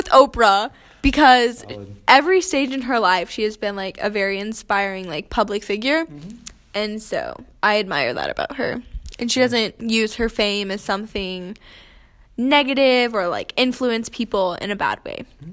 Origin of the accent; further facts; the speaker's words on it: Missouri, United States; I'm from a small town in Missouri where I grew up with two brothers, a half-sister, and a foster brother.